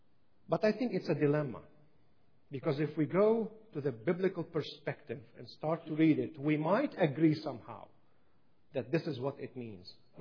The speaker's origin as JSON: {"language": "English", "region": "Baalbek-Hermel", "country": "Lebanon", "second_language": "English", "said": "I come from Lebanon again. You know that, right? I said it twice. I come from a city that is 20 or 30 minutes away from Baalbek."}